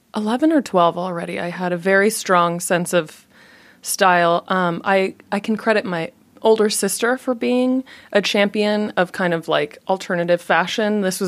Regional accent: Japan; it came out of growing up in Japan partially and being really an outsider

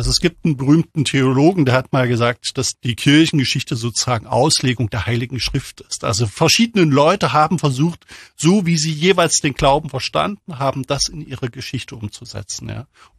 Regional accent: Germany; Ich selbst komme aus der DDR, bin groß geworden in der DDR und bin in einer Familie groß geworden, die so leicht kirchlich sozialisiert war, also nicht besonders intensiv.

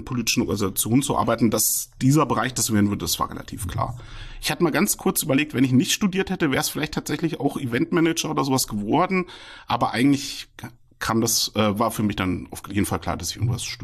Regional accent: Fulda, Hesse, Germany; Ja, ich bin in Fulda geboren, war dann auch bis zum Abi und Zivildienst so etwa 2004 hier in Fulda sesshaft.

